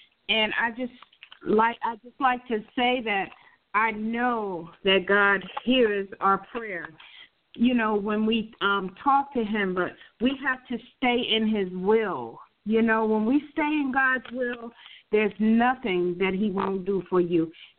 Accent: New Jersey, United States; I'm from New Jersey.

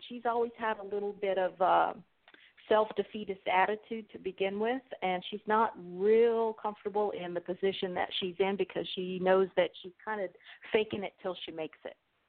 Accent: Connecticut, United States; Hi, this is … I'm from Connecticut

